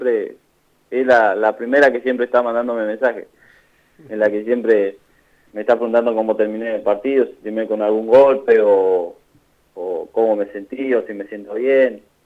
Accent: Corrientes, Argentina; somos muchos correntinos

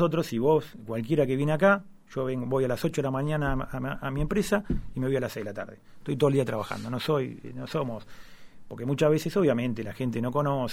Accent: La Plata, Buenos Aires Province, Argentina; yo soy platense y amo la ciudad de La Plata.

